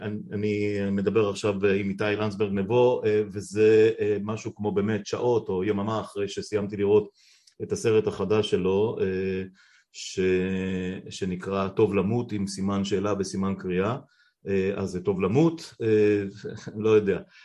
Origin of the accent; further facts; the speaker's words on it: Afula, Northern District, Israel; אנחנו פלוס מינוס בני אותו דור, וגם גדלנו האמת באזורים גיאוגרפיים די דומים, אני באפולה, אתה בקיבוץ שנמצא רבע שעה מאפולה, או 20 דקות מאפולה